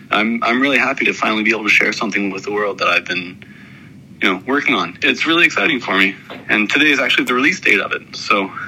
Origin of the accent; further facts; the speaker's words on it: Victoria, British Columbia, Canada; I was born in Victoria, BC, in Canada